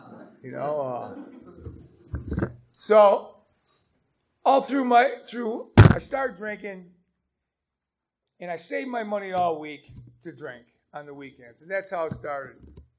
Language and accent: English; Buffalo, New York, United States; moved away as an adult; now in Pennsylvania, United States; So I'm from New York. I came to Pennsylvania in 1983 via the Department of Corrections and been here ever since. I come from the south side of Buffalo